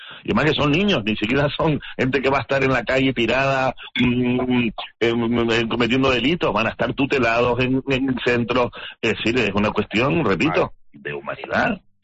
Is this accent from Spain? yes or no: yes; Canary Islands, Spain; yo digo, como canario y tal, sino incluso como ser humano